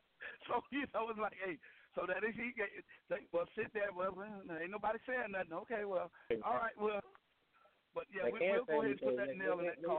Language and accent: English; Arkansas, United States; when you got a little one-horse town, like I'm from Arkansas, you know, sometimes you got to break these people in.